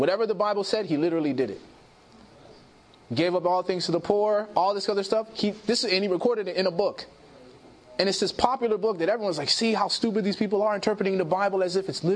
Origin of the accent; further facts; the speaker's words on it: Chicago, Illinois, United States; You know, I grew up in Chicago.